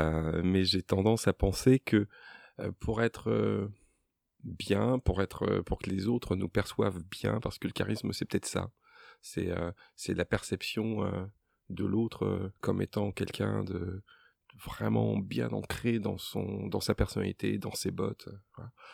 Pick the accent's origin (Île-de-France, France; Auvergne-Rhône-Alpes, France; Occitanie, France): Île-de-France, France; Paris; born there; je suis né de famille antillaise, mais je suis né à Paris.